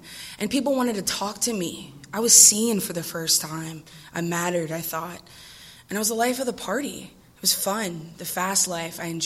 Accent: New Orleans, Louisiana, United States; moved away; I am from New Orleans, but I'm here now. I moved here last year, so I'm grateful to be here.

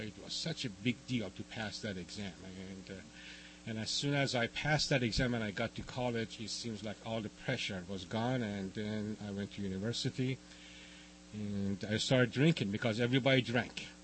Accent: Tehran, Tehran Province, Iran; moved away; So I'm not even from the state of California. And I come from East. And I'm not talking about New York. I was born and raised in Tehran, Iran.

